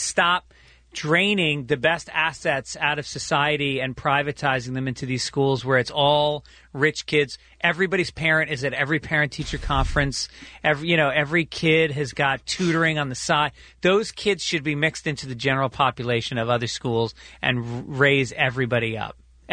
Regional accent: Ireland; I'm Irish. You know what? We can smile and joke our way through that.

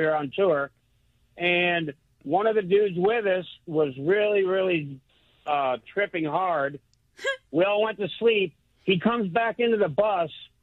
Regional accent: Texas, United States; also born or lived in Long Beach; I grew up in Texas. I've had a tornado. I lived in Long Beach.

